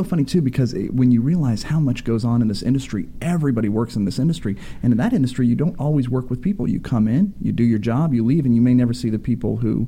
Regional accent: Kentucky, United States; I grew up in Kentucky. I love that style of music.

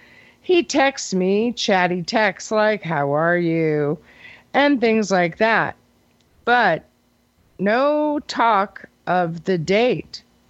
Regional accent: Kansas, United States; Yeah, Kansas. We do our own stuff.

